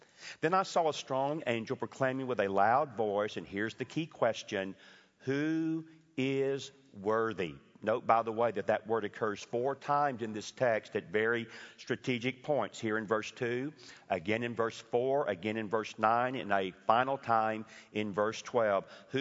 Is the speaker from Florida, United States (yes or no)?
no; Atlanta, Georgia, United States; Again, understand, I'm from Atlanta, Georgia, and we do talk in a particular kind of a way there, and it simply was the way that I was raised.